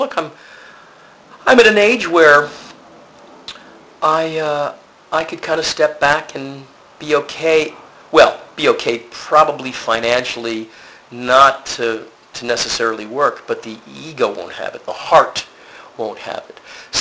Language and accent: English; Lancaster, Pennsylvania, United States; back in Mount Gretna, Pennsylvania, near my hometown of Lancaster.